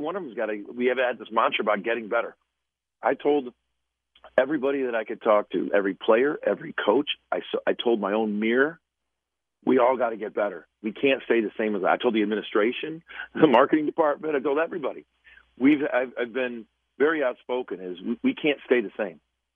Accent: Chicago, Illinois, United States; just so cool how much Chicago embraced us and how much they enjoyed it. And to have a little piece of my hometown sports history is cool.

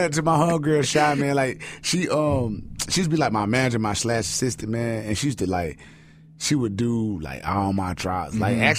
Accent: Greenville, South Carolina, United States; I'm from Greenville, South Carolina. I'm right here in the upstate, man, where I'm from, right here in the upstate.

